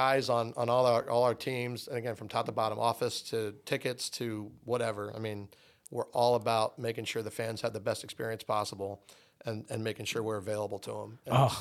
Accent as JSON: {"language": "English", "town": "Vineland", "region": "New Jersey", "country": "United States", "said": "I was from Vineland, so I announced one of his games in Melville."}